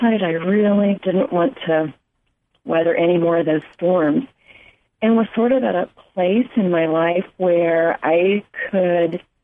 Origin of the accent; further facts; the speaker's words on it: Ohio, United States; also born or lived in Florida; now in Asheville, United States; I'm originally from Ohio. I'm a Buckeye.